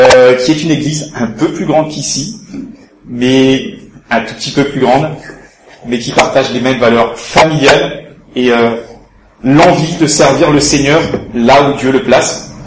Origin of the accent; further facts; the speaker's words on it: Marseille, Provence-Alpes-Côte d'Azur, France; Je suis de Marseille, une petite heure d'ici, et là-bas j'exerce en tant qu'architecte dans un petit cabinet qui s'installe dans la région de Aix-en-Provence. Et ça fait une petite, une quinzaine d'années que je suis là dans la région par ici